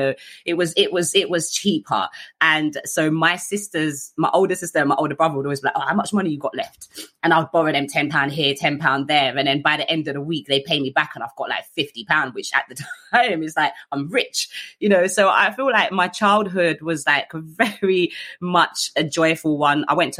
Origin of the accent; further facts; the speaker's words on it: London, United Kingdom; I grew up in Southeast London with my family